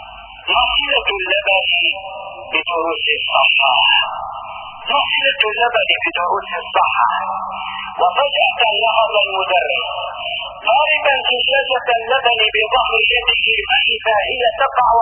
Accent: Syria; ونحن اليوم كسوريين نستقبل عامنا الجديد

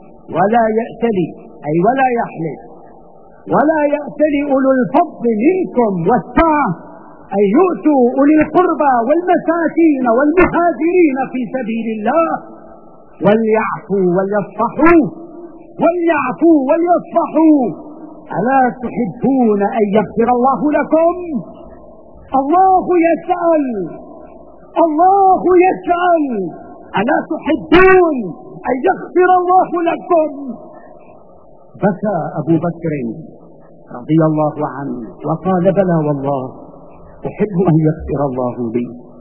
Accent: Syria; أي تكرمة لنا كسوريين بعد هذه التكرمة؟

